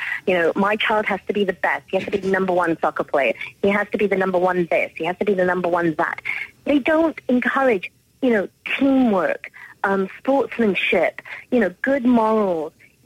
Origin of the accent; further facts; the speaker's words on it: England, United Kingdom; I'm from England, and I've been here 12 years.